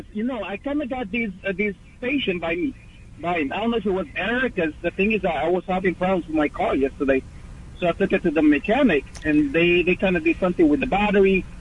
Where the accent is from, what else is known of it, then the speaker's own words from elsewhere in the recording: Honduras; now in Bronx, United States; Well, I'm living in the Bronx, but I was originally born from, I'm from Honduras.